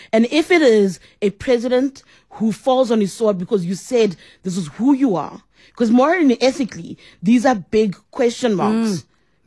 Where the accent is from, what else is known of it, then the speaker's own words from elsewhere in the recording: South Africa; To think about it as a South African, as a human being.